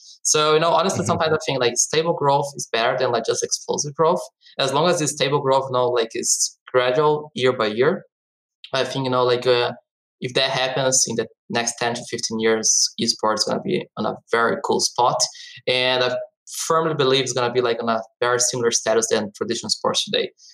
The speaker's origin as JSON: {"language": "English", "country": "Brazil", "tie": "born or raised there", "second_language": "English", "said": "like I come from Brazil, like a huge, like soccer, you know, fan crazy country. And I remember growing up as a huge soccer fan."}